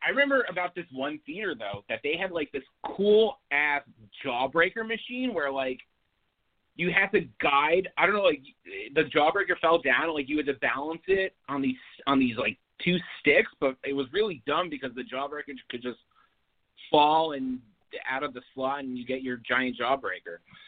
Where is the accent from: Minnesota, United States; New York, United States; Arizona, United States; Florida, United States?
Florida, United States; Coral Springs; I grew up in Coral Springs, Florida. We had two dollar theaters there.